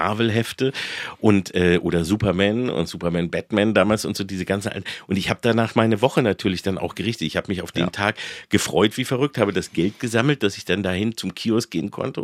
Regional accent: Hannover, Lower Saxony, Germany; also born or lived in Engelbostel; Da bin ich geboren worden in Engelbostel und dann aber Hannover.

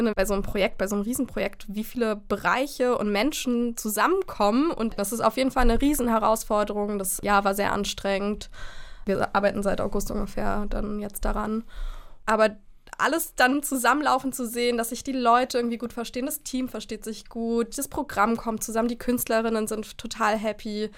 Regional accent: Berlin, Germany; ich bin gebürtige Berlinerin und habe den Hauptteil meiner Schulzeit in Neukölln verbracht, im Kölner Kiez.

